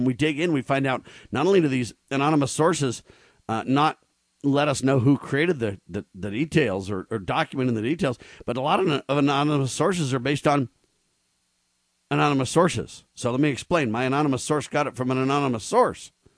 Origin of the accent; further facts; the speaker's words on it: California, United States; I grew up in Southern California, man.